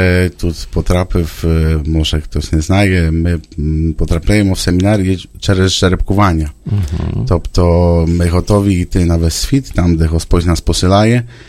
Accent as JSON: {"language": "Ukrainian", "town": "Szczecin", "region": "West Pomeranian Voivodeship", "country": "Poland", "tie": "born there", "second_language": "Ukrainian", "said": "Народності я поляк, народжений в Щетіні. 41 рік тому назад. Походжу з такої сім'ї, родини багатодітної."}